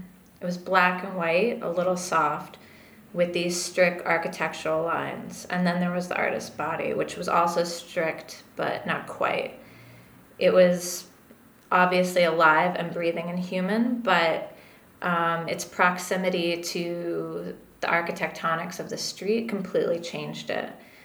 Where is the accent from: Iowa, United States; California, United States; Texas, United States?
California, United States; Venice Beach; moved away as an adult; also born or lived in New York; now in Basel, Switzerland; I'm a poet and critic from Southern California. I'm originally from Venice Beach, and then I went to school in New York, where I ended up living for many years